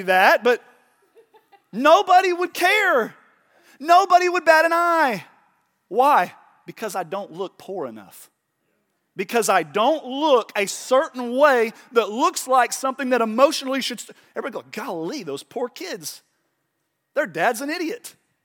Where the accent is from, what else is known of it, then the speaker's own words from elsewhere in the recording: Oklahoma, United States; I grew up in Oklahoma now. I know a lot of not great people living in trailer parks.